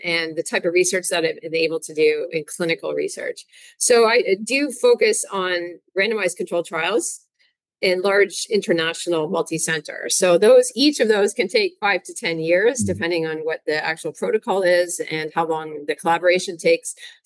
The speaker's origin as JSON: {"language": "English", "town": "Toronto", "region": "Ontario", "country": "Canada", "tie": "born or raised there", "moved": "as an adult", "lives_now": "United States", "said": "because my undergraduate and my medical school, my residency, were all in the United States, though I grew up in the Toronto area. And so then I went back to Canada for my fellowship, and then I started working at McMaster."}